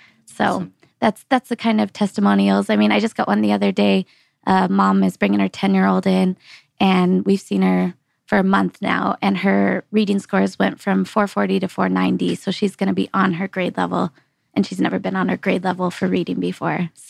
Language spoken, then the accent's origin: English; San Diego, California, United States; So just this year, we opened a second location in San Diego where I'm from, my hometown.